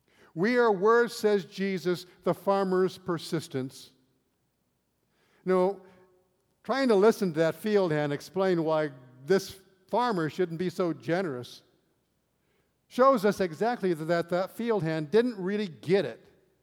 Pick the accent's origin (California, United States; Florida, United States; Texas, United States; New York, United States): California, United States; Stockton; I grew up in Stockton, California. And down in Stockton, there are a lot of fields, mostly asparagus.